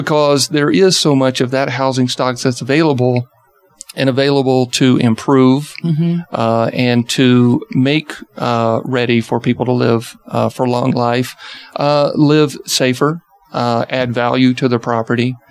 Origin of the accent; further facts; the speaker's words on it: Georgia, United States; accent: Georgia; I'm originally from Georgia, so I'm sure everyone out there hear a little bit of a Georgia accent.